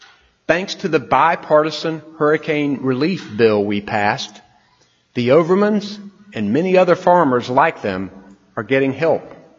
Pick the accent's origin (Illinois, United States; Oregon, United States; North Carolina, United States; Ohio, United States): North Carolina, United States; growing up in Nash County, I spent my summers in the tobacco field, my Friday nights on the football field, and my Sunday mornings in Sunday school and church. My parents and my rural North Carolina community taught me the value of hard work.